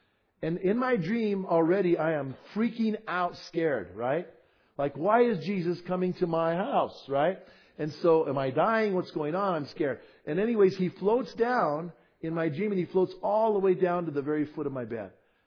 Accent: Bernalillo, New Mexico, United States; I grew up in Bernalillo in a little tiny house, two bedrooms.

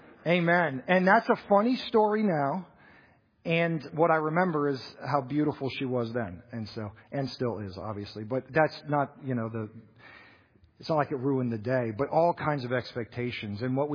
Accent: Florida, United States; I know Jewish moms from growing up in South Florida telling their sons

